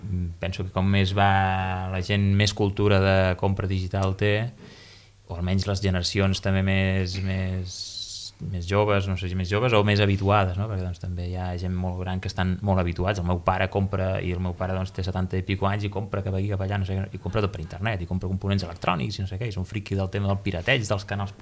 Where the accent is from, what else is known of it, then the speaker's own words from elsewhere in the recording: Reus, Catalonia, Spain; jo sóc de Reus, no sóc d'un poblet